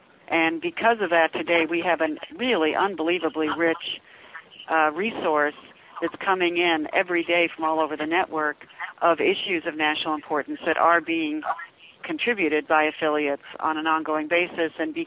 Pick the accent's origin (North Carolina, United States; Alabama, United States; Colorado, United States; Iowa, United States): Iowa, United States; Ames; I was in my hometown of Ames, Iowa